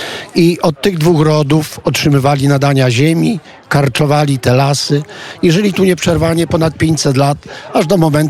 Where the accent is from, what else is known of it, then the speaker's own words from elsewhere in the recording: Myczków, Subcarpathian Voivodeship, Poland; born there; ja się urodziłem tutaj w Myczkowie, we własnym starym domu i w niedzielę jeszcze do tego